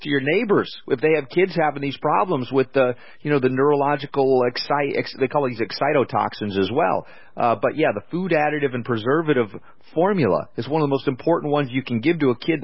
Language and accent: English; United States; In our culture, Dr. King, I mean, we're American through and through.